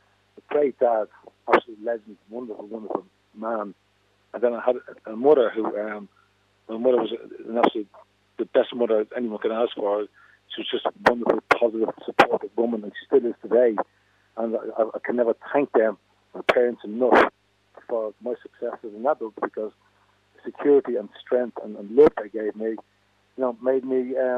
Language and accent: English; Dublin, Leinster, Ireland; myself growing up in Animal Terrace in Cabra was an absolute dream of a childhood.